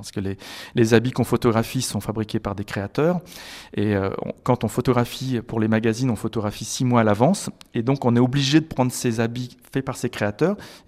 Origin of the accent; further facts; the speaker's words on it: Hauts-de-France, France; je suis un vrai ch'ti. Je suis né à peut-être 20 km des Corons, des Terris, vraiment le nord des mines.